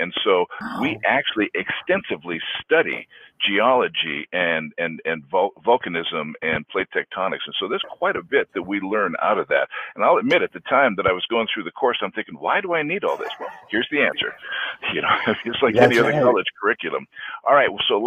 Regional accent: Great Falls, Montana, United States; I grew up in Great Falls, Montana. I know, Troy, you spent a lot of time in Montana as well. But I grew up in Great Falls.

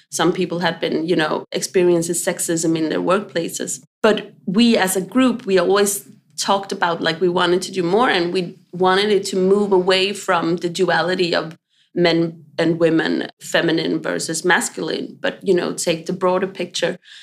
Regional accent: Sweden; now in Copenhagen, Denmark; And as you say, I live here in Copenhagen. I'm originally from Sweden, but moved here in 2006 and been here ever since.

